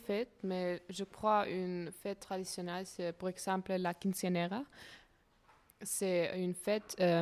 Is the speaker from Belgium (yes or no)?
no; Buenos Aires, Argentina; French is a second language; now in France; Je viens de Argentine. Je suis née en Buenos Aires, c'est la capitale d'Argentine.